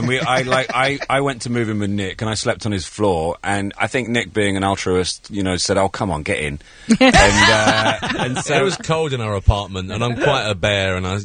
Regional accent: United Kingdom; because we're from the United Kingdom, which is a strange little island in the North Sea

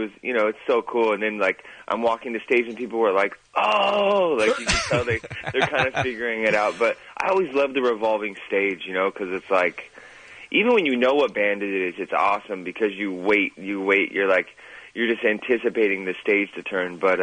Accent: California, United States; we're from California, obviously, Southern California, West Coast. We're really excited to be playing so many shows right in our hometown.

